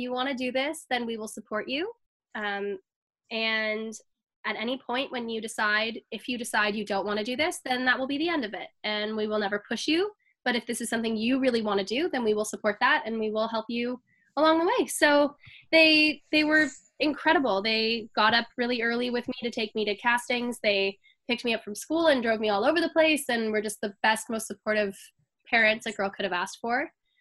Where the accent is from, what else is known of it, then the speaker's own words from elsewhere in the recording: Toronto, Ontario, Canada; I'm from Toronto, Ontario, Canada. And I kind of grew up in the entertainment industry, actually.